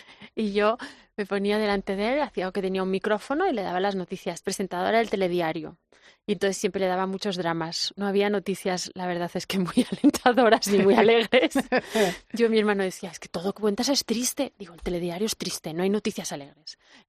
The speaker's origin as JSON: {"language": "Spanish", "country": "Spain", "said": "porque como española nunca piensas ni que vas a hacer los puntos"}